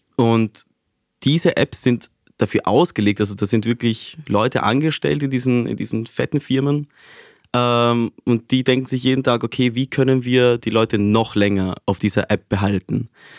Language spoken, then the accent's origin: German; Venezuela; Also ich komme ursprünglich aus Venezuela